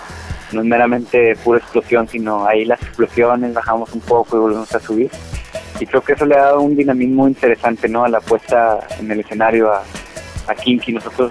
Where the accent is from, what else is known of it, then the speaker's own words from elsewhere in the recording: northern Mexico, Mexico; a donde venimos del norte de México.